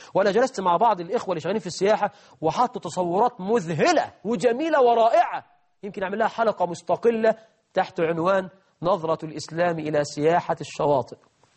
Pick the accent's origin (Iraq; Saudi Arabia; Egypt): Egypt; هو أنا مش من مصر ولا إيه؟